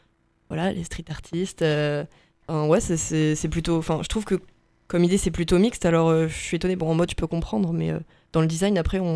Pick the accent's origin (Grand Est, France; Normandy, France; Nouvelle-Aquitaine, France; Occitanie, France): Occitanie, France; Toulouse; now in Tours, France; je suis en BTS design de mode à Tours cette année. Moi j'étais originaire de Toulouse à la base et je suis venue ici spécialement pour le BTS